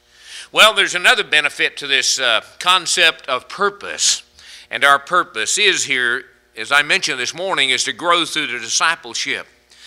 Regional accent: Hallsville, Texas, United States; we had a young boy, believe it or not, over in Hallsville, my hometown

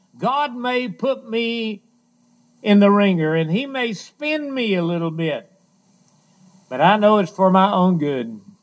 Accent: Hallsville, United States; we had a preacher in my hometown, Hallsville, when I was growing up.

